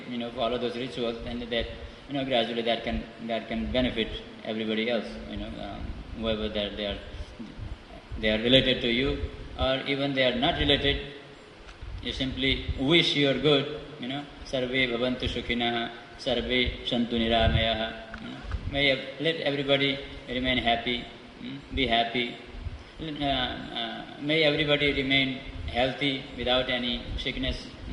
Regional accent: Nepal; just a week before I was in my hometown in Nepal

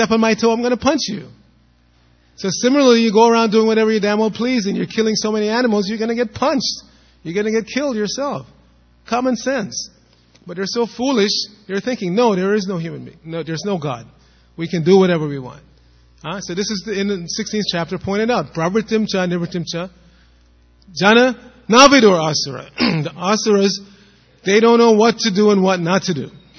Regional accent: New York City, New York, United States; I grew up in New York City, and you ride the subway sometimes, and you see a lot of crazy people talking to themselves

